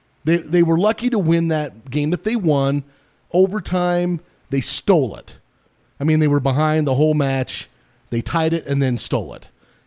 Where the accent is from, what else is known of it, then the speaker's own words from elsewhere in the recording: Fairview, Wyoming, United States; I grew up in Fairview, Wyoming. That is one of the most rural places on the planet, especially when I grew up there.